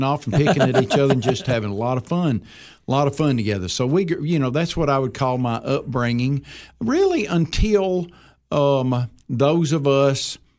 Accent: Tennessee, United States; But I'm a White County boy. Okay. I was born in White County.

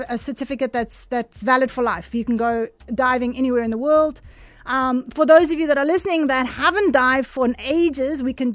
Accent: South Africa; I'm South African through and through. We have a beautiful country.

